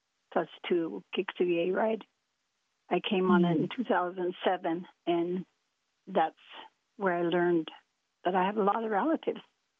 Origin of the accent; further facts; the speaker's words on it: Pine Ridge Reservation, South Dakota, United States; I am, my mother is Dakota. I was born and raised on the Pine Ridge Reservation.